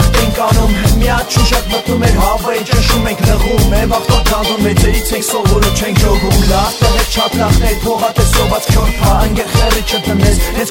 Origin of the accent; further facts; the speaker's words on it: Yerevan, Armenia; born there; ես Երևանն ենք սաղն ենք ես ծնվել եմ ստեղ